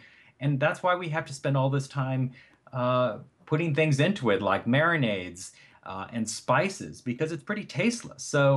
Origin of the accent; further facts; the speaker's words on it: United States; And as an American, I find it very difficult to find other choices.